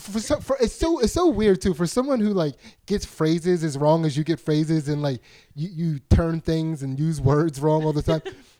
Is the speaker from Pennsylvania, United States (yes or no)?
yes; Pottstown, Pennsylvania, United States; Louis Gibbs, who I grew up with in Pottstown, Pennsylvania.